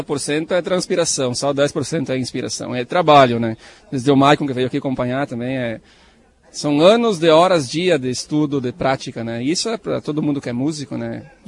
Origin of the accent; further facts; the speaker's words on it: São Domingos do Sul, Rio Grande do Sul, Brazil; Eu sou natural de São Domingos do Sul, moro lá.